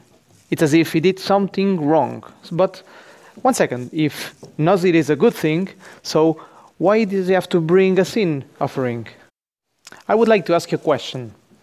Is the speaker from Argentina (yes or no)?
yes; Argentina; You know, I grew up in Argentina, and when I was young